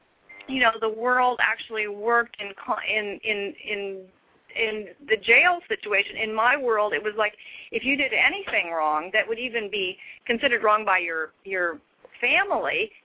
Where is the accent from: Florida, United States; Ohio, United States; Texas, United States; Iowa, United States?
Iowa, United States; I was brought up in Iowa. I was in a very protected world.